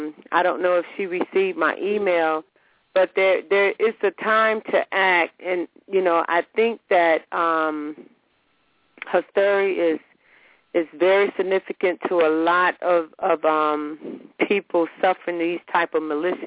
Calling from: Louisiana, United States; I'm calling you from Louisiana.

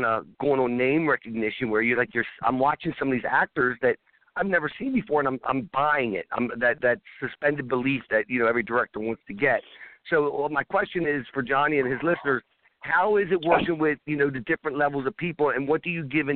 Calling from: Baltimore, Maryland, United States; I'm calling from Baltimore, Maryland.

